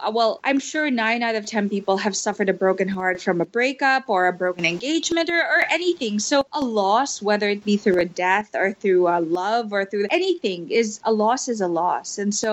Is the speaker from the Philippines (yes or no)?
yes; Philippines; I'm from the Philippines, and I'm a TV and event host or presenter.